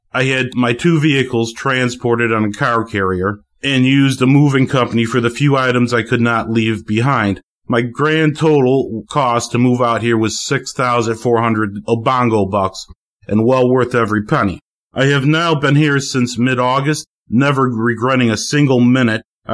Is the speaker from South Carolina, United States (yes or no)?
no; New York, United States; I'm originally from Western New York, not the city.